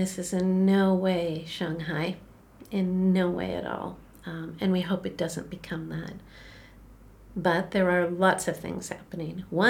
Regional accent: Canada; Donna's American, I'm Canadian

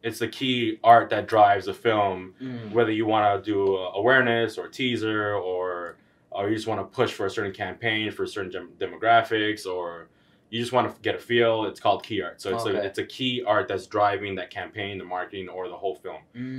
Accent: Hollywood, California, United States; I'm born and raised in Hollywood.

